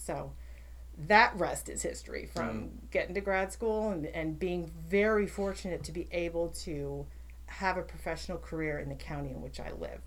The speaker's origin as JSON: {"language": "English", "region": "New Jersey", "country": "United States", "tie": "born or raised there", "also_born_or_lived": "North Carolina", "said": "Well, I grew up in New Jersey. I'll preface it with that. And at some point in my life, moved down south for about 10 years, raised my kids in North Carolina"}